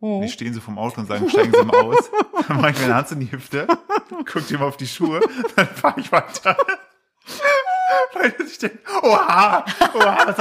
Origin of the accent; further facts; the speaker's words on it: Brilon, North Rhine-Westphalia, Germany; born there; accent: Brilon; In Brilon. Ich bin in Brilon geboren. Jetzt habe ich auch so einen Brilon-Accent.